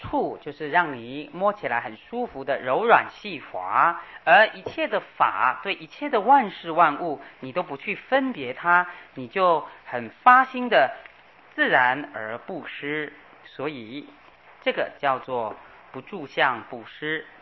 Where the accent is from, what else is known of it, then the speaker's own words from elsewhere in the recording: China; 我们中国人讲舍得舍得